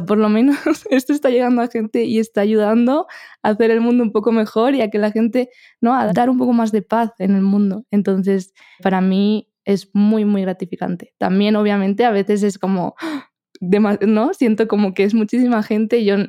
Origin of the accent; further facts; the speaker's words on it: Spain; accent: Spanish; ya tengo una mezcla de acentos que no sé ni de dónde tengo el acento. Pero sí, mi acento es español, obviamente.